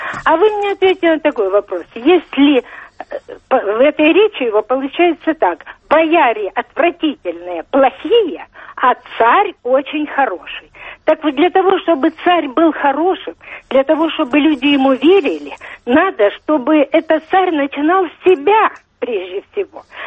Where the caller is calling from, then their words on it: Germany; Я из Німеччини.